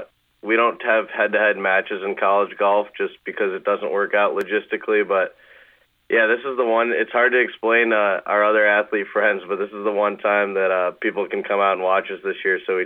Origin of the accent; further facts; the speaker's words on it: New York, United States; I'm from Western New York, so I'm not from the area.